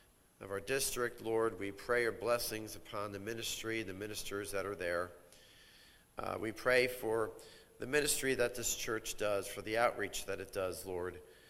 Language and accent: English; Souderton, Pennsylvania, United States; It was at an old furniture factory in my hometown of Souderton.